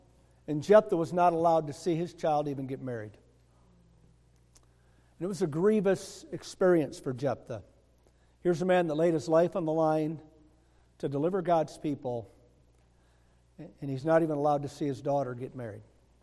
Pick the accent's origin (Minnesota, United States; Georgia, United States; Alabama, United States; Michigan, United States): Michigan, United States; Kingsley; I know growing up in Kingsley, Michigan, though it's not like we were millionaires. I mean, I grew up in a trailer on some property outside of a little bitty town